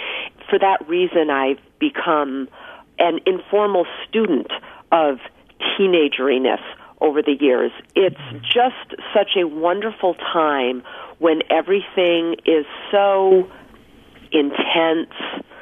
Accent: New York, United States; a real blood libel hate crime that happened in my hometown in northern New York in the 1920s.

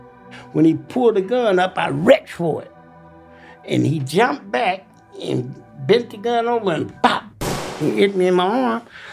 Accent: Riverside, California, United States; I'm from Riverside, and I'm 61 years old.

